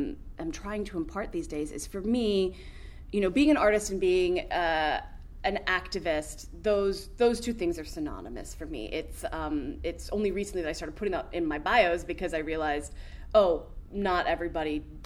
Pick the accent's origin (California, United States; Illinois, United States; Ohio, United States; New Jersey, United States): Illinois, United States; Chicago; I know that I'm privileged in that I come from Chicago. It is a very saturated theater market.